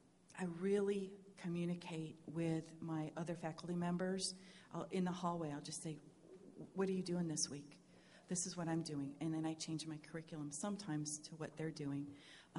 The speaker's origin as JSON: {"language": "English", "region": "New York", "country": "United States", "tie": "born or raised there", "also_born_or_lived": "Texas", "said": "But I do hail from Texas. I grew up outside of Buffalo, New York."}